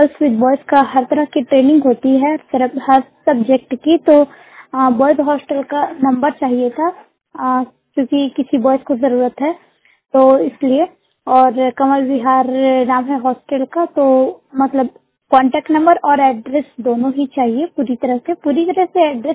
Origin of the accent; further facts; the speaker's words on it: Raipur, Chhattisgarh, India; मैं छत्तीसगढ़ रायपुर की रहने वाली हूँ। मैं पूर्णतः दृष्टि बाधित हूँ।